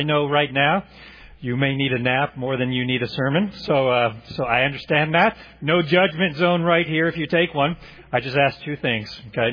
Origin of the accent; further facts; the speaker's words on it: Oklahoma, United States; now in Indiana, United States; That was the home that I knew all of my life. After I moved away from Oklahoma to Indiana, this state, home for the holidays meant traveling back to that house.